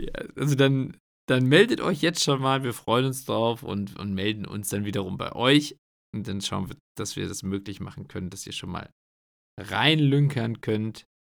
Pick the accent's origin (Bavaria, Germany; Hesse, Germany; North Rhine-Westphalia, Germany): North Rhine-Westphalia, Germany; Bocholt; Ob das eher so ein Münsterland-Ding ist oder so, ich komme ja aus Bocholt.